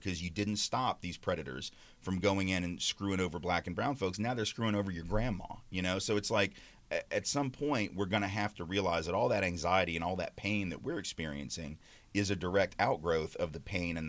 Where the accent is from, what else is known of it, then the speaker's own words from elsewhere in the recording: Nashville, Tennessee, United States; I grew up in Nashville in the 80s and 70s and 80s